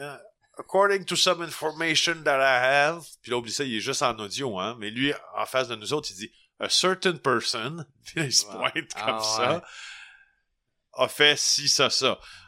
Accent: Quebec, Canada; moi, j'ai grandi au Témiscamingue, là, dans un petit village

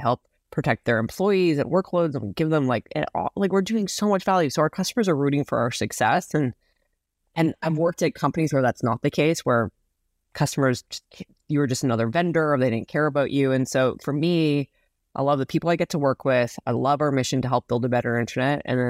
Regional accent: Canada; now in San Francisco, United States; Yes, I'm proudly Canadian. I live in San Francisco, but also proudly Canadian.

